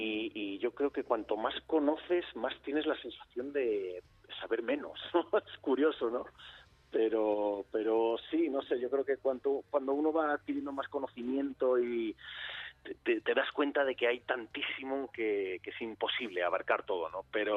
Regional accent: Móstoles, Community of Madrid, Spain; moved away as an adult; me he criado allí. Yo nací en Madrid y luego a los 3-4 años me crié en Móstoles hasta los 21, pues, que ya empecé a viajar por ahí.

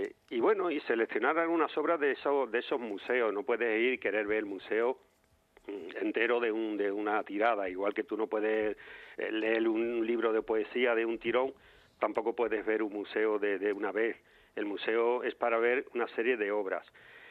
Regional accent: Ayamonte, Andalusia, Spain; moved away as an adult; now in Madrid, Spain; yo me vine a Madrid desde mi pueblo natal, Ayamonte, hace ya casi 40 años, a hacer Bellas Artes

